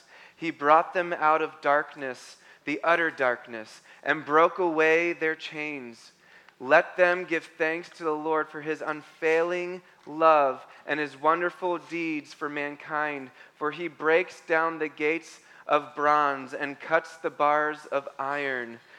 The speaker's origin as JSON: {"language": "English", "country": "United States", "said": "You know, I never take that for granted as an American."}